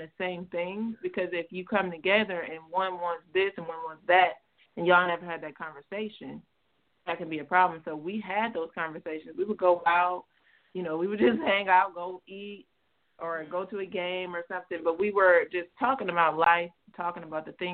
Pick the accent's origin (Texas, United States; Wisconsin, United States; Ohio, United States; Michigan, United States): Michigan, United States; Pontiac; So we basically grew up in the same town. We grew up in Pontiac, Michigan, both of us.